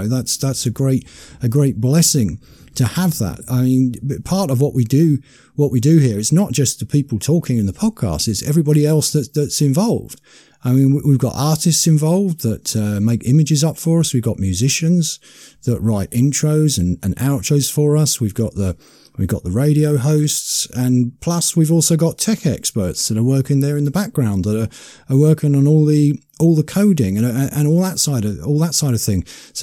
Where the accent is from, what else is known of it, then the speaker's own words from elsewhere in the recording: United Kingdom; in particular being a British nationalist myself, is Mark Collett. I mean, we don't really have anyone else in Britain of his stature